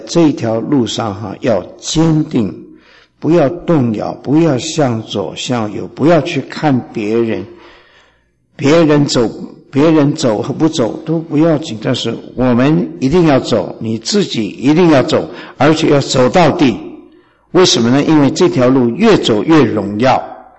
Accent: China; 正如我们中国人说哈，学无止境这样

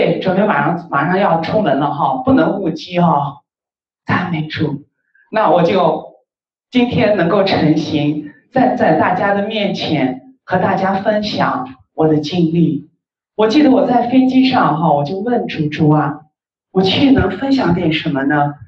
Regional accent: Shanghai, China; 我是从上海来的

